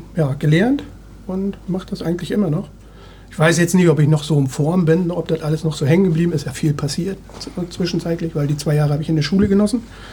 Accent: Wismar, Mecklenburg-Vorpommern, Germany; now in Hamburg, Germany; Nee, ich wohne jetzt seit 20 Jahren hier. Sehr glücklich. Groß geworden, beziehungsweise meine Kindheit habe ich im Raum Wismar verbracht. Bin ich auch sehr stolz drauf eigentlich. Bin Ostseekind

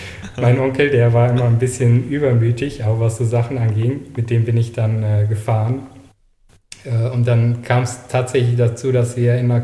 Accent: Germany; Also ganz ursprünglich komme ich aus der Eifel.

